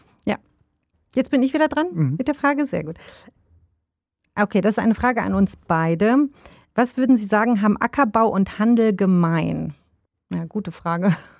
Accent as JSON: {"language": "German", "town": "Krefeld", "region": "North Rhine-Westphalia", "country": "Germany", "tie": "born or raised there", "said": "ich bin 40 Jahre alt. Bin auch gebürtige Krefelderin und vor 50 Jahren, also ist mein Vater nach Deutschland gekommen aus dem ehemaligen Jugoslawien als Gastarbeiter. Und wir Kinder sind bis auf meinen Bruder hier geboren"}